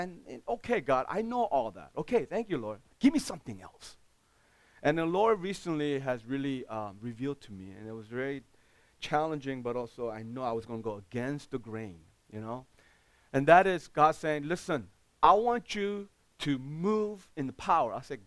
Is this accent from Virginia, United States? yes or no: no; New York, United States; Yes, I'm from New York. Right now, I'm pastoring in New York City, Remnant West Side.